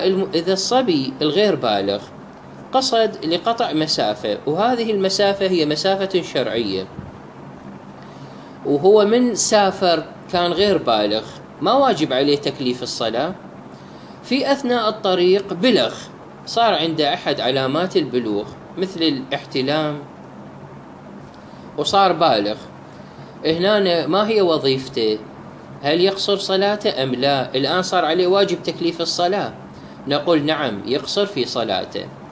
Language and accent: Arabic; Baghdad, Baghdad Governorate, Iraq; born there; now in Najaf, Iraq; مدينة بغداد وطني الثاني، يعني أنا مولود في بغداد بس أنا موجود في النجف، هنا عندي مقر عمل إلي.